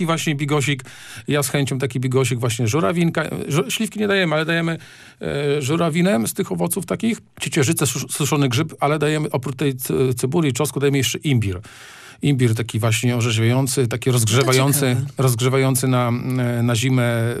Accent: Pomeranian Voivodeship, Poland; no jestem z krwi i kości Kaszubem

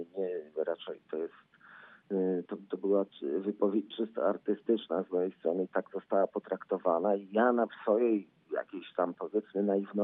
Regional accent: Warsaw, Masovian Voivodeship, Poland; Ja jestem warszawiakiem

